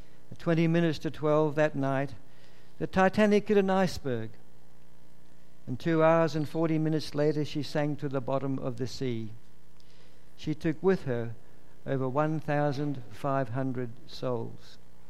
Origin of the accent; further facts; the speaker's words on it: Ballinafay, Northern Ireland, United Kingdom; I was born and raised in Ballinafay, which is just out of Belfast.